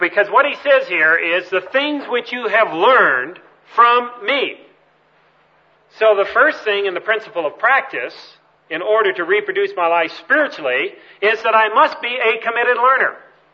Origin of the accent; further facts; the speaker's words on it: Canada; And, of course, I'm a Canadian, and I still hold my Canadian passport.